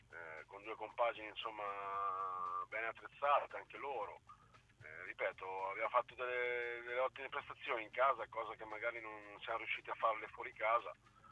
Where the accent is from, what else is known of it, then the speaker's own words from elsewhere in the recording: Ancona, Marche, Italy; sono anconetano, è chiaro che mi fa sempre un certo effetto vedere quella maglia